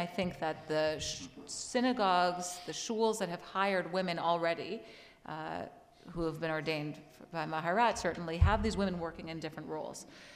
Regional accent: Ottawa, Ontario, Canada; also born or lived in Toronto; It looks different in Canada. It looks different in the U.S. I grew up in Ottawa. I lived in Toronto.

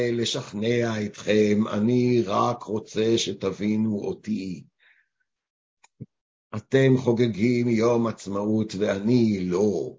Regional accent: Haifa, Haifa District, Israel; אני נולדתי בחיפה שנתיים לפני המדינה, וגדלתי עם המדינה.

